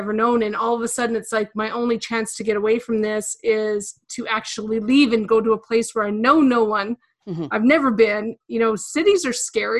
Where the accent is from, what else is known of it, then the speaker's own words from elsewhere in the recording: Manitoba, Canada; from, you know, a community here in rural Manitoba, if all of a sudden I had to go to, you know, from my hometown of 300